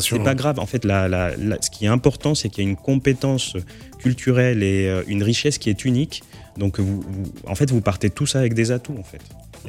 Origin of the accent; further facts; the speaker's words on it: Guinea; Moi, je suis guinéen, mais j'ai pas investi. J'ai pas commencé à travailler en Guinée.